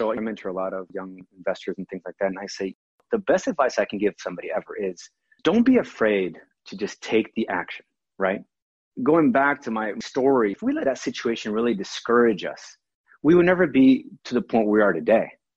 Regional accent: Brazil; So obviously I'm from Brazil.

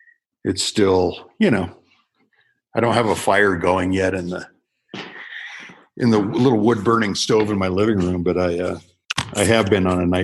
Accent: Colorado, United States; Unfortunately, I grew up in Colorado. So.

